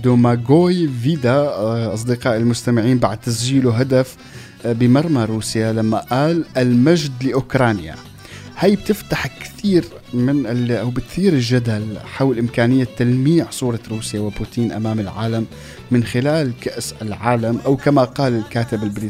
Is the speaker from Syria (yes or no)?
yes; Syria; أمامنا نحن كسوريين على وسائل التواصل الاجتماعي